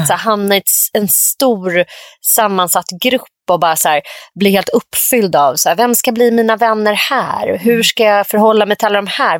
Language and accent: Swedish; Nacka, Stockholm County, Sweden; Saltsjöbo, där jag växte upp på Orminge, det var ju verkligen så här sosse, lite white trash place liksom.